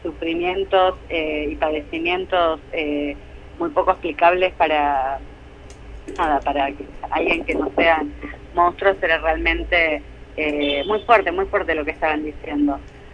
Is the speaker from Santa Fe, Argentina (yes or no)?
no; Lisandro Olmos, Buenos Aires, Argentina; born there; hasta que fue legalizada en la cárcel de Olmos, donde yo nací